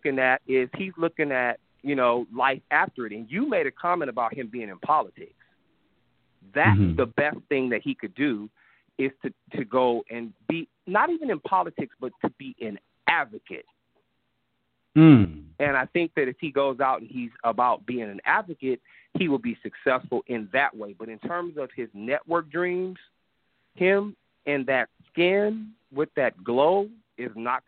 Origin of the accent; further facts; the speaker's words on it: Hollywood, California, United States; I come from Hollywood. I know what's up.